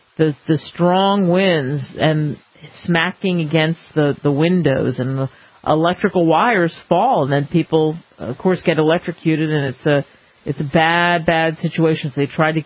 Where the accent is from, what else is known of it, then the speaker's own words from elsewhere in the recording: New York, United States; You know, growing up in the East Coast in New York, there are lots of nooks and crannies of really sweet, nice Filipino people